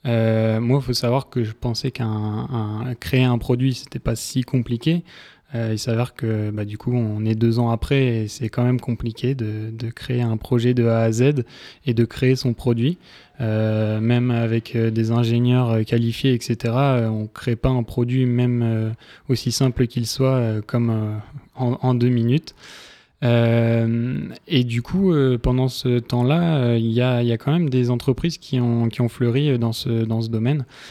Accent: Amiens, Hauts-de-France, France; Alors, parce que je suis amiénois de pure souche. Je suis né à Amiens

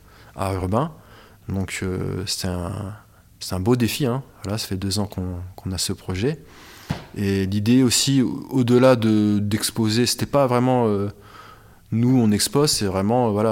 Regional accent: Amiens, Hauts-de-France, France; Donc moi je viens des quartiers populaires d'Amiens, etc. Donc on parlait le Verlan, j'ai connu ça

